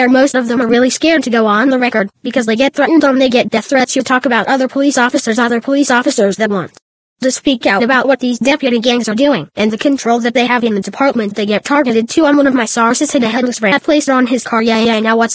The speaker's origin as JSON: {"language": "English", "town": "Los Angeles", "region": "California", "country": "United States", "tie": "born or raised there", "said": "While I grew up in Los Angeles, I've always known about sheriff's gangs."}